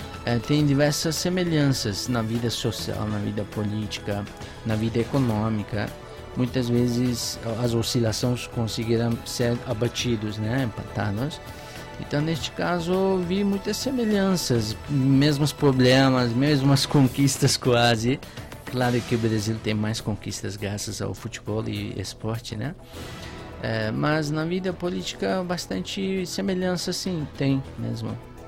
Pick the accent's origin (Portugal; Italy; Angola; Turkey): Turkey; Istanbul; quando eu falei que eu sou de Istambul